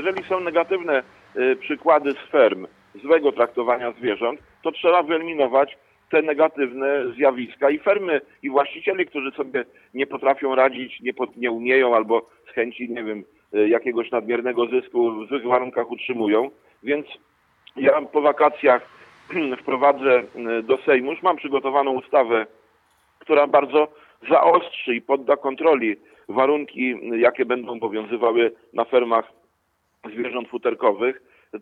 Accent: Kuyavian-Pomeranian Voivodeship, Poland; Ja pochodzę z ziemi dobrzyńskiej

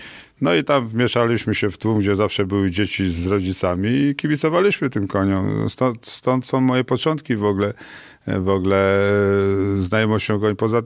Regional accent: Warsaw, Masovian Voivodeship, Poland; ja wychowałem się na Służewcu, przystanek tramwajowy od Służewca.

